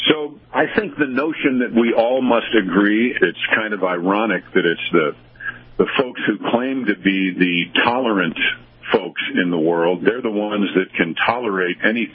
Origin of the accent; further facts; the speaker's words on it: New York, United States; Now, I'm from New York. I love history and I love truth. So, I'm from the part of the country that did not free their slaves during the Civil War.